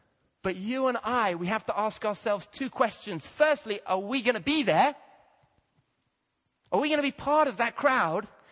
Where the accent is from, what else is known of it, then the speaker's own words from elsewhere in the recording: Kenya; I grew up in Kenya near the where the Rift Valley goes through